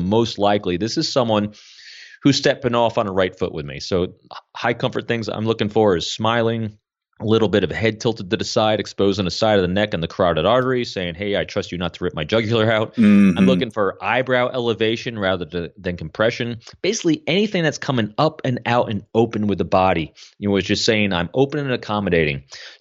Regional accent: New York, United States; I come from the Northeast. I was born in Manhattan. I grew up north of the city. You know, I'm an extrovert from New York City

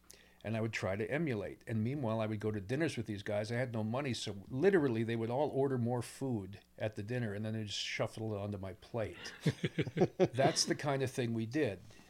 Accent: Pennsylvania, United States; also born or lived in New Jersey; Yeah, I grew up in Pennsylvania and notably New Jersey.

